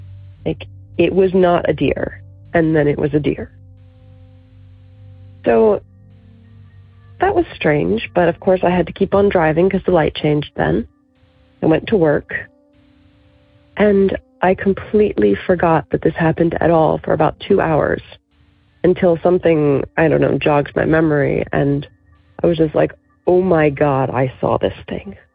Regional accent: Virginia, United States; I'm from Virginia.

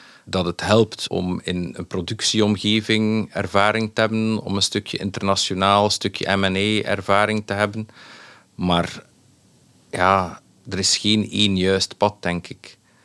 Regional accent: Belgium; En ik dacht als Belg, ik ga toch aan die mensen meenemen.

